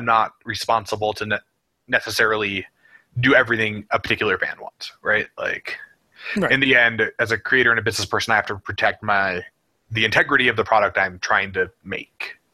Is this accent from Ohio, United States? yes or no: no; North Dakota, United States; I'm from North Dakota, where it's really small.